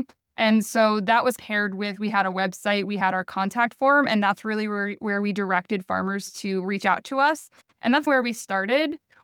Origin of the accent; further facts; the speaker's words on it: Indiana, United States; It also happened in Indiana, my home state.